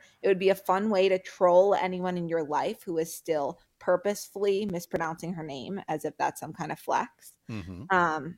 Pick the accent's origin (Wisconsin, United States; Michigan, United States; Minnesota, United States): Wisconsin, United States; Madison; I'm from Madison.